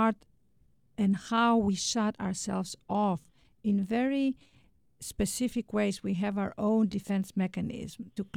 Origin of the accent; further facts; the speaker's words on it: Greece; also born or lived in London, United Kingdom; we were raised in Greece and in London, and then lived in New York.